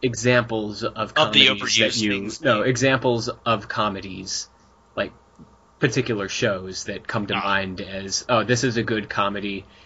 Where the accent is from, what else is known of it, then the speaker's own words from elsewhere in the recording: United States; I'd say this must be a cultural thing, but I'm pretty sure we're all American here.